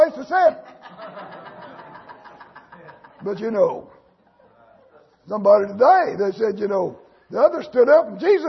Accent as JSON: {"language": "English", "country": "United States", "tie": "born or raised there", "said": "I praise God again that I was born and raised in America."}